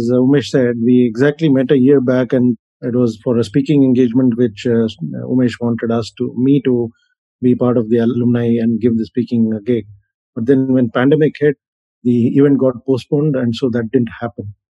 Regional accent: Kolkata, West Bengal, India; also born or lived in Delhi; Hailing from a middle-class family where I was born and raised in Calcutta, my father was in the shipping industry.

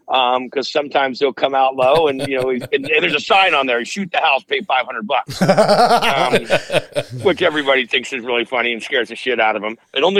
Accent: Ferndale, California, United States; That was filmed in my hometown of Ferndale.

